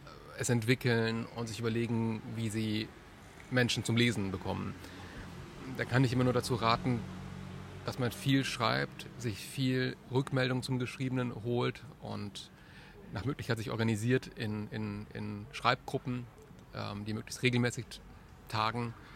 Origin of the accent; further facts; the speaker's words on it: Breisach, Baden-Württemberg, Germany; born there; ja, ich bin da im Krankenhaus zur Welt gekommen, aber von Breisach kenne ich jetzt nicht so viel. Und um diese Enttäuschung zu vermeiden, sage ich einfach Südbaden.